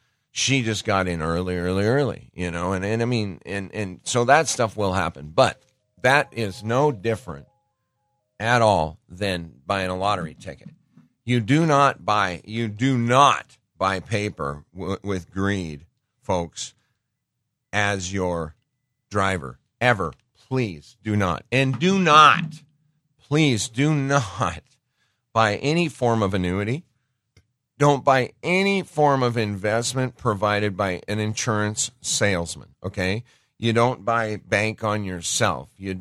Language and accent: English; Great Falls, Montana, United States; then they flew him back to my hometown of Great Falls